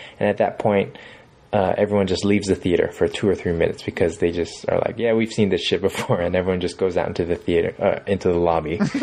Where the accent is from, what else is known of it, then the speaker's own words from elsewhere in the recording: Hawaii, United States; I guess I'm a little biased because I grew up in Hawaii